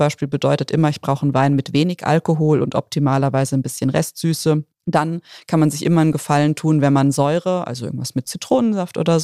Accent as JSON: {"language": "German", "town": "Bad Dürkheim", "region": "Rhineland-Palatinate", "country": "Germany", "said": "weil ich komme ja aus Dürkheim, ja, Wurstmarkt"}